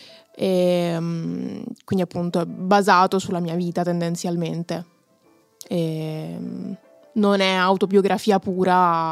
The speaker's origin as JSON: {"language": "Italian", "town": "Rome", "region": "Lazio", "country": "Italy", "tie": "born or raised there", "accent": "Roman", "said": "il mio accento romano, nonostante io sia nata e cresciuta a Roma, è tremendo."}